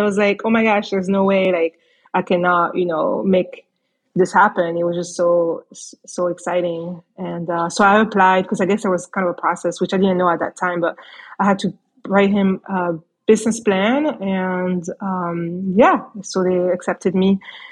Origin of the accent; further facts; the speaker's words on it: France; I grew up, my mom being Italian. I grew up in France, so I was exposed to lots of different cultures